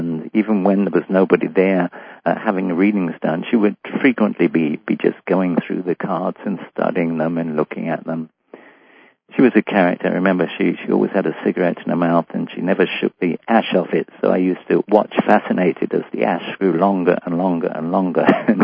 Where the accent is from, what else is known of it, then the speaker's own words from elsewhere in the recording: London, United Kingdom; also born or lived in Nottingham; I grew up during the Second World War. I was born in London, and I was born in 1934. And when war broke out in 1939, we moved up to Nottingham, a Robin Hood country, for the duration of the war. Then we moved back to London again.